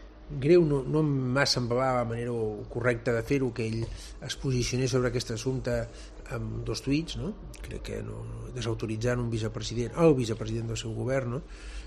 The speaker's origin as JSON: {"language": "Catalan", "region": "Catalonia", "country": "Spain", "said": "som tan catalans o més que ells"}